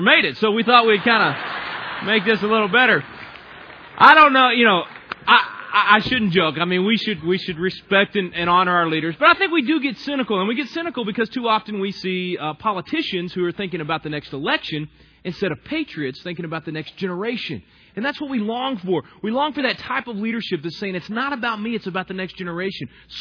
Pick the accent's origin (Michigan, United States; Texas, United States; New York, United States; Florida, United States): Texas, United States; Being a Texan and all, I had a good time with that one.